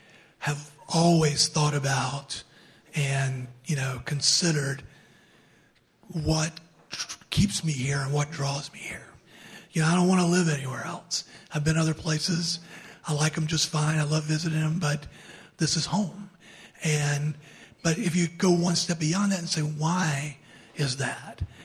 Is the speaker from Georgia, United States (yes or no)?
yes; Georgia, United States; First of all, Mike, I grew up in Georgia.